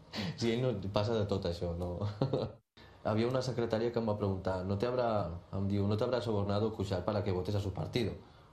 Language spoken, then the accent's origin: Catalan; Catalonia, Spain; jo sóc català